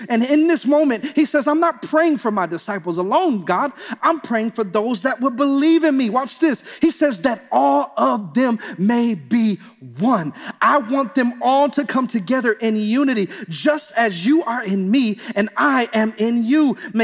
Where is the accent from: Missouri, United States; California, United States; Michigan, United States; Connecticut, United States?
Michigan, United States; Detroit; You know, when I was growing up in Detroit, on every single corner, and this is no exaggeration, on every single corner, there was a church